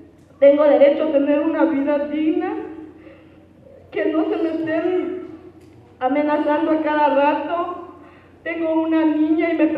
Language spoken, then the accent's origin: Spanish; Bellavista del Norte, Mexico; soy originaria de Bellavista del Norte y estoy aquí para contarles un poquito de lo que hemos vivido.